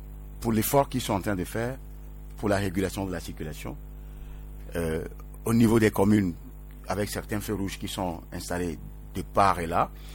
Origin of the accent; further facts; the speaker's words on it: Togo; On n'en a aucun échangeur chez nous au Togo.